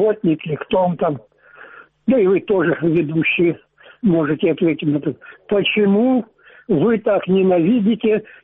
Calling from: Donetsk Oblast, Ukraine; Донецкая область

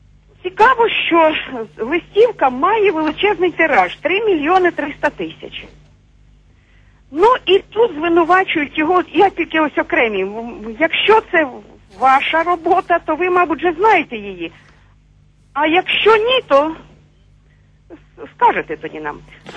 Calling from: Kharkiv Oblast, Ukraine; Я з Куп'янщини

